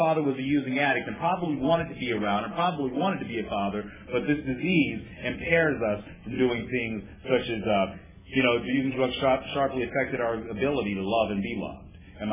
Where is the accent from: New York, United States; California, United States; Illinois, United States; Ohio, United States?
California, United States; Los Angeles; I'm from Los Angeles, and my mom lived in predominantly white neighborhoods in Los Angeles, and my dad lived in Watts, L.A.